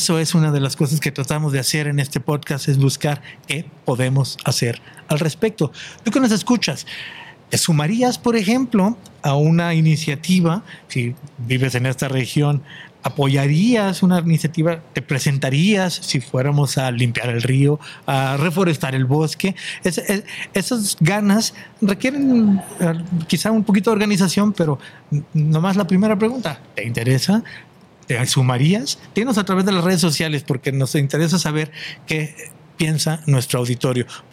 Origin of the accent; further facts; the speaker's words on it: Guadalajara, Castilla-La Mancha, Spain; para los que somos de Guadalajara o de la región